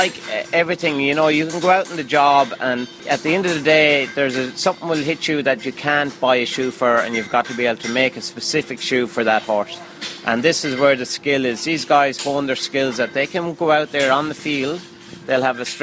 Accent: Ireland; I'm from Ireland

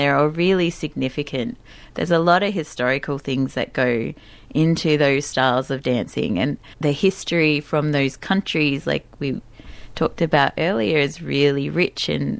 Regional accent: Australia; accent: Australian; Oh, do you want me to pronounce it with my great Australian accent?

